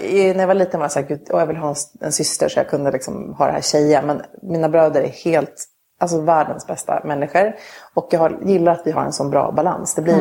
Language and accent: Swedish; Gävle, Gävleborg County, Sweden; also born or lived in Luleå / Stockholm; Sen så flyttade vi till Gävle när jag var 2 och så bodde vi där och så flyttade vi till Stockholm när jag var 11.